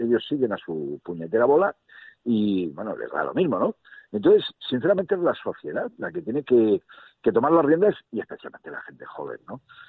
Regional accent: Spain

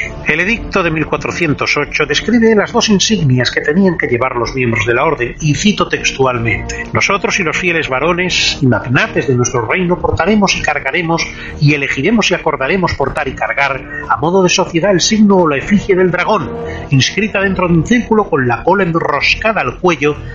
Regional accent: Barcelona, Catalonia, Spain; born there; Barcelona, por ser mi ciudad natal

